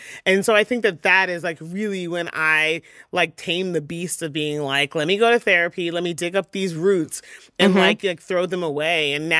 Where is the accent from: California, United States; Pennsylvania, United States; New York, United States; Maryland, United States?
Pennsylvania, United States; Philadelphia; I'm still … from Philly. Like, I'm still this regular person.